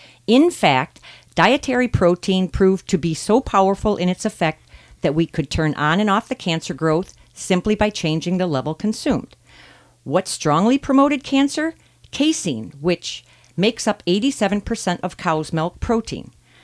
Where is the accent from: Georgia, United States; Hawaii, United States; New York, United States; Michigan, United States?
Hawaii, United States; I grew up in Hawaii. I saw my brother kill his first boar.